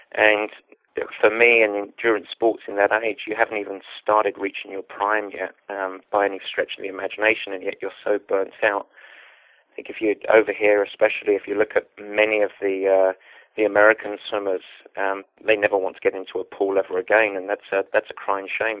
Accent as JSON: {"language": "English", "region": "East of England", "country": "United Kingdom", "tie": "born or raised there", "moved": "yes", "lives_now": "United States", "said": "I'm originally, I was born and raised in a little town just outside of Southend-on-Sea in Essex. And so just to the east of London, about 35 miles to the east of London. And grew up there, very typical sort of suburban life."}